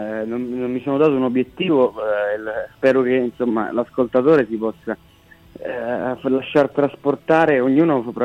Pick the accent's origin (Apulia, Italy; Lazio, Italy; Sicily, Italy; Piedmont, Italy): Sicily, Italy; Messina; Siamo quasi tutti di Messina, a parte uno. 4 su 5 siamo di Messina